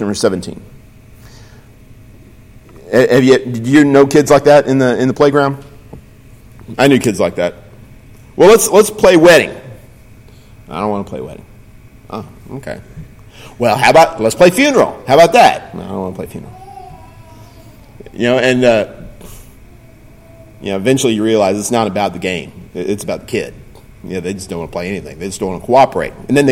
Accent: Austin, Texas, United States; I grew up in Texas, so we didn't have a whole lot of experience stepping in footprints made in the snow. That just didn't happen a whole lot in Austin, Texas.

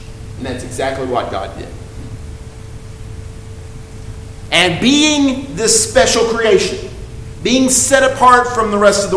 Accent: Austin, Texas, United States; now in Pensacola, United States; from Austin, Texas, the son of Harold and Doris, the husband of Tracy … currently residing in Pensacola, Florida.

